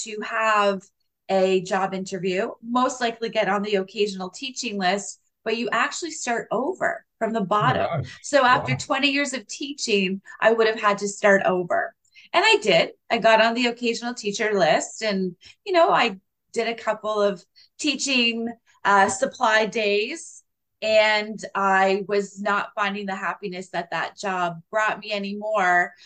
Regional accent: Windsor, Ontario, Canada; now in Toronto, Canada; Yeah, so I grew up here in Windsor and then have spent the last 16 years in the GTA.

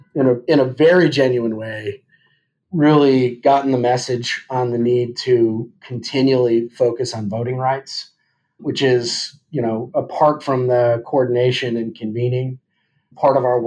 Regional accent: Deerfield, Illinois, United States; But I grew up outside of Chicago, as I said, in Deerfield, which has historically kind of been the bastion of Rockefeller Republicanism in Illinois

